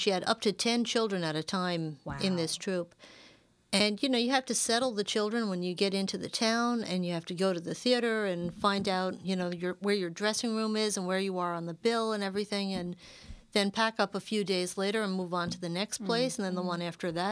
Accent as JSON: {"language": "English", "town": "Roselle", "region": "New Jersey", "country": "United States", "said": "I'm from Roselle and Scotch Plains."}